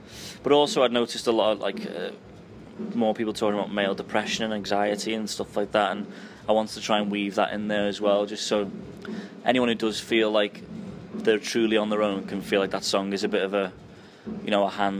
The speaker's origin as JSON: {"language": "English", "town": "Liverpool", "region": "North West England", "country": "United Kingdom", "tie": "born or raised there", "said": "I always love playing Liverpool. It's my hometown, so I love playing to my family"}